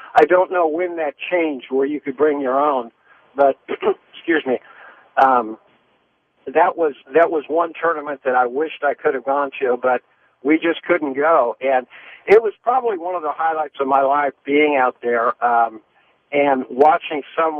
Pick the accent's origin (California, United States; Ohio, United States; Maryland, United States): Ohio, United States; Columbus; I'm from Columbus, Ohio, as is Jack, and I caddied for his father when I was a little boy.